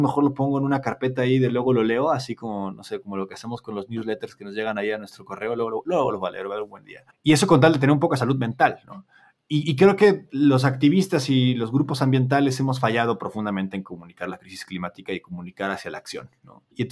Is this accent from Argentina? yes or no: no; Chihuahua, Mexico; also born or lived in Guadalajara; Yo soy de Chihuahua y estudié ciencias políticas en Guadalajara.